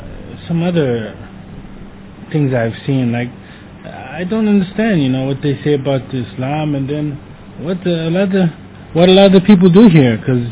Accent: New York City, New York, United States; moved away; I'm from New York City, and you can't do that in New York.

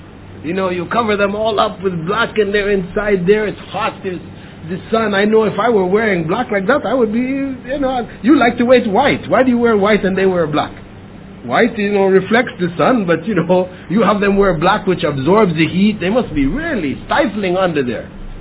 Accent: Cuba; Yeah, I'm from Cuba.

